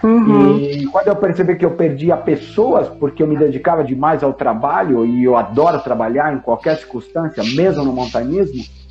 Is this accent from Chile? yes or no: yes; Santiago, Santiago Metropolitan Region, Chile; born there; Portuguese is a second language; Eu nasci em Santiago, como falei, e ficava em frente às cordilheiras e ficava olhando lá para cima.